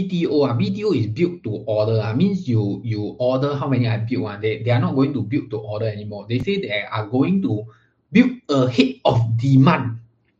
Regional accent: Singapore; But I feel that as a Singaporean, we have to learn to ride the wave together with the government.

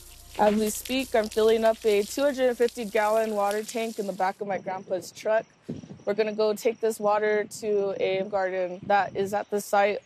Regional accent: Española, New Mexico, United States; Espanola, España, Northern New Mexico. It's my hometown.

